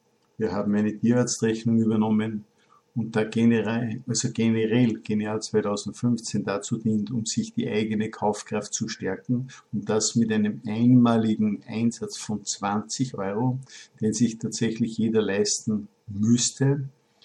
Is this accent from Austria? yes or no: yes; Austria; Ich bin Österreicher, vielleicht hört man es auch.